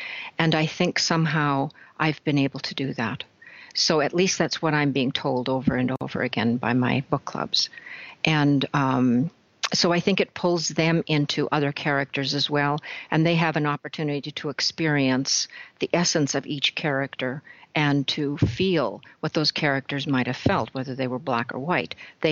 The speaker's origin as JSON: {"language": "English", "region": "Saskatchewan", "country": "Canada", "said": "I'm Canadian. I'm from Saskatchewan originally."}